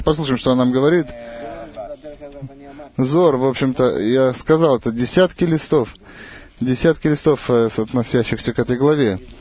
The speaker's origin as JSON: {"language": "Russian", "town": "Rishon LeZion", "region": "Central District", "country": "Israel", "said": "я из Ришон-ле-Циона."}